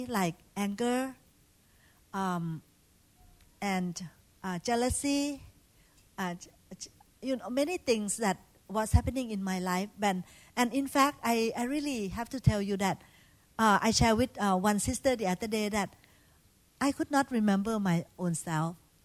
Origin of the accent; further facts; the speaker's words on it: Thailand; English is a second language; when I was growing up in Thailand, we worship idol